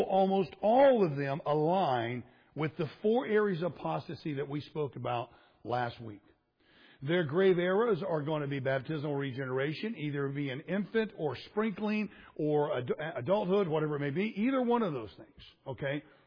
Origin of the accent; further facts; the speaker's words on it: Florida, United States; and I grew up in Florida, the alligators